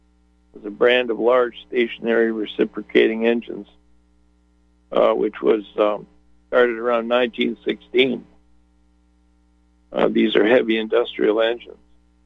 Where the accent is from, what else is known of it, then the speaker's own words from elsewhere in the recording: Waukesha, Wisconsin, United States; I grew up